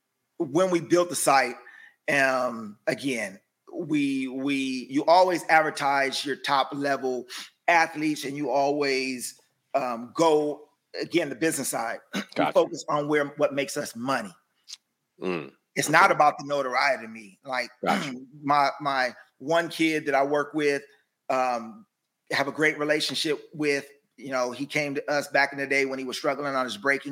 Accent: West Coast, United States; And so my dad, I'm from the West Coast. I didn't get that kind of conversation.

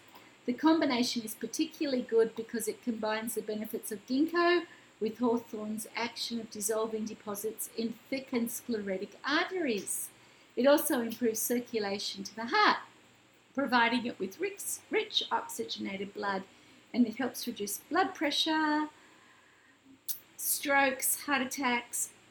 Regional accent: Australia; I'm an Australian naturopath, herbalist and award-winning healthcare practitioner here

